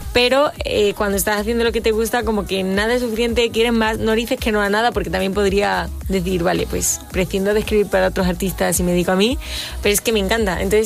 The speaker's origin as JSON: {"language": "Spanish", "town": "Cádiz", "region": "Andalusia", "country": "Spain", "said": "Y yo soy de Cádiz"}